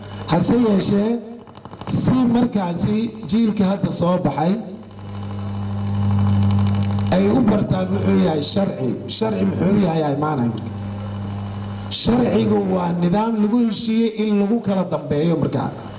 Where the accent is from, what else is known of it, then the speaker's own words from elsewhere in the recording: Mogadishu, Banaadir, Somalia; also born or lived in Mareerey; waxbarashada dugsi dhexe, dugsi hoose, dugsi sare waxaa ku dhammaystay Xamar ama magaalada Muqdisho.